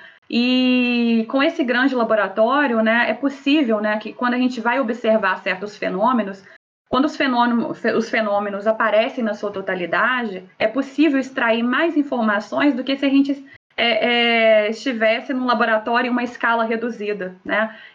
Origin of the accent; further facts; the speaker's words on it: Minas Gerais, Brazil; E Minas, fui criada em Minas